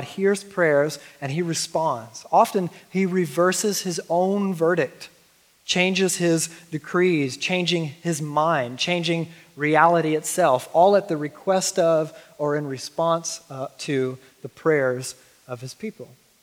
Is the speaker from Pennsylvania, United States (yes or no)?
no; Georgia, United States; now in Portland, United States; See, I grew up in Southeast Georgia, as a lot of you guys already know, and I grew up in a zany, fundamentalist Southern Baptist church.